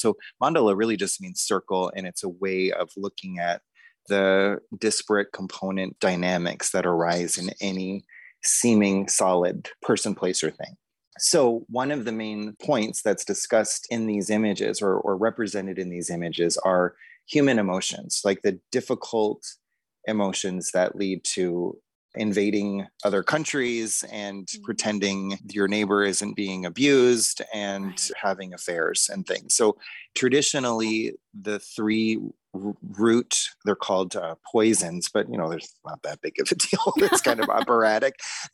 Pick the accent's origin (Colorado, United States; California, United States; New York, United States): Colorado, United States; Boulder; I grew up in Boulder, Colorado in the 80s.